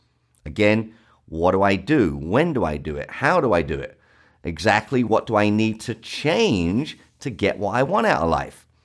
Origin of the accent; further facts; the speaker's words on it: Brixton, London, United Kingdom; I am from the South. I'm from a place called Brixton in South London.